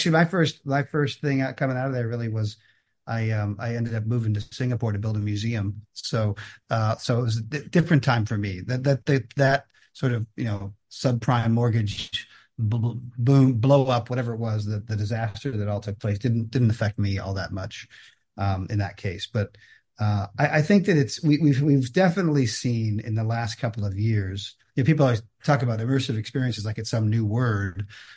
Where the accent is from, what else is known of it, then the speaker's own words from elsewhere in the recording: Cleveland, Ohio, United States; I grew up in Cleveland, Ohio, so not far from Canada.